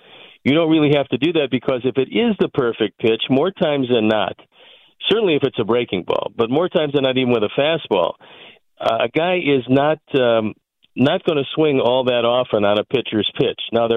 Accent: Cleveland, Ohio, United States; But that's because I was born and raised in Cleveland.

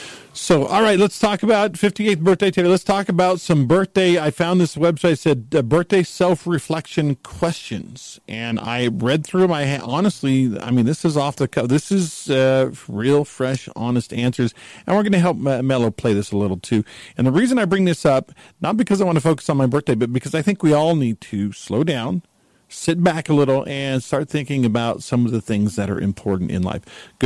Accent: Las Vegas, Nevada, United States; born there; I was born in Las Vegas.

